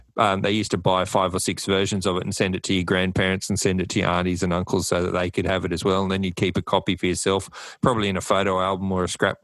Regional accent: New South Wales, Australia; when I grew up in New South Wales, we weren't too far from the Queensland border.

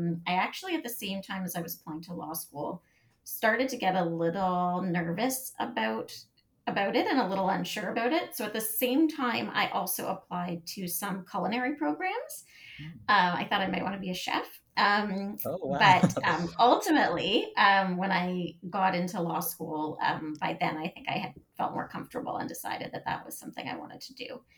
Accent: Toronto, Ontario, Canada; So I am from Toronto.

